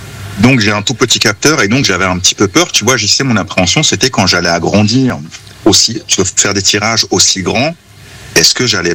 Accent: La Madeleine, Hauts-de-France, France; Voilà, j'ai grandi à la Madeleine, bien sûr, et je suis de la Madeleine, bien sûr, et j'affectionne mon quartier, bien sûr.

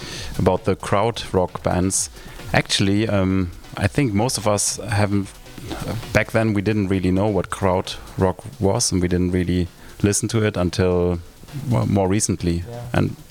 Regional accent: Berlin, Germany; Well, I grew up in Berlin

